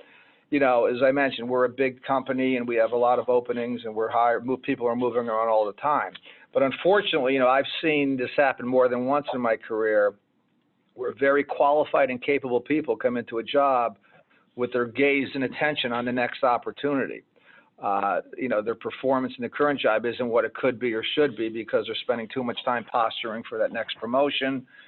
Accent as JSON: {"language": "English", "region": "Connecticut", "country": "United States", "lives_now": "New Jersey, United States", "said": "I knew nothing about New Jersey. I'm from Connecticut. My wife's from Massachusetts. But I got the job in New Jersey and took a risk and it paid off in spades for me because I'm still in New Jersey 28 years later."}